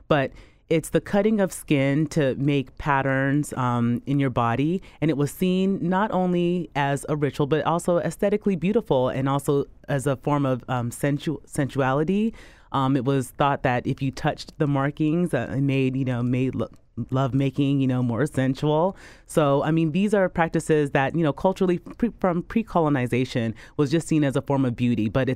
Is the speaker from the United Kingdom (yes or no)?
no; Ghana; born there; So I was born in Ghana, and my mom has a scar on her cheek